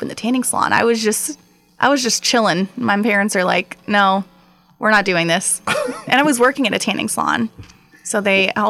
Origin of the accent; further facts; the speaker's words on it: Bethalto, Illinois, United States; also born or lived in South Roxana; Well, actually, I grew up in South Roxana and Bethalto. My dad was a South Roxana police officer.